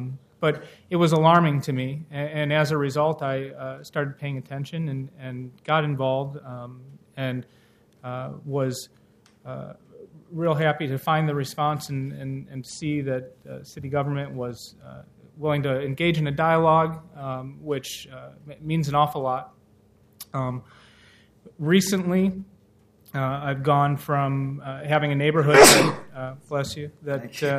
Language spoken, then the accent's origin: English; Chicago, Illinois, United States; now in Portland, United States; when I first moved to Portland about 10 years ago, I came from Chicago.